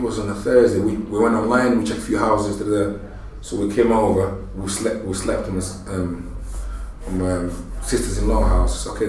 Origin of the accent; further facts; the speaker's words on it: Portugal; English is a second language; The reason why I wasn't that scared because I came from Portugal.